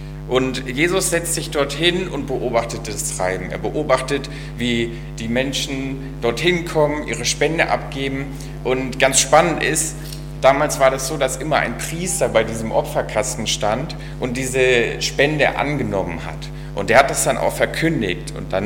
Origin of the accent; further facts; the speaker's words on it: Villingen-Schwenningen, Baden-Württemberg, Germany; Ich komme eigentlich aus dem Schwarzwald, aus Villingen-Schwenningen und kenne Hessen kaum.